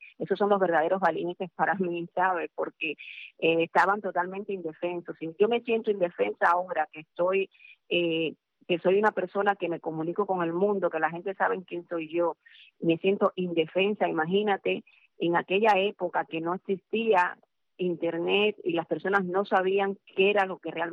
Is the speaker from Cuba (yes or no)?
yes; Cuba; moved away; Yo me fui de Cuba en el 96